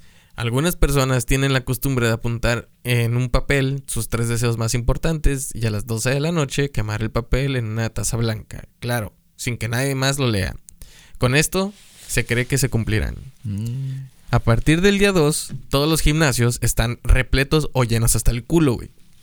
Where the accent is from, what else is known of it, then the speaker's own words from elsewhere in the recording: Mexico; Estamos como mexicanos, güey.